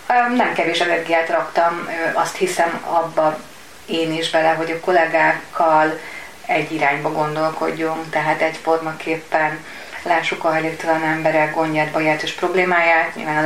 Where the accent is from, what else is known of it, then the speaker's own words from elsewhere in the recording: Esztergom, Komárom-Esztergom, Hungary; now in Budapest, Hungary; Amikor én feljöttem Budapestre, ugye én vidéki vagyok, ez a feljöttem, ez azt hiszem mindannyian, akik vidékiek vagyunk, használjuk, tehát én feljöttem Esztergomból a Nagy Budapestre